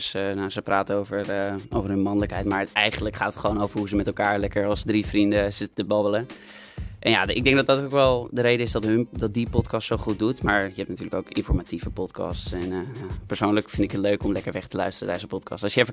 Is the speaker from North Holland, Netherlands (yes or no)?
yes; Castricum, North Holland, Netherlands; En ik kom uit Castricum sinds dat ik ben geboren in Velsenbroek. En toen na 2 maanden ben ik verhuisd naar Castricum en sindsdien woon ik er, dus ook opgegroeid.